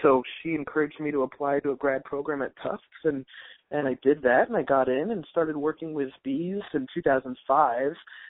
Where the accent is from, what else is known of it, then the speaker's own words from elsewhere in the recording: Connecticut, United States; also born or lived in Manhattan, New York; I was born in Manhattan, and I grew up in Connecticut.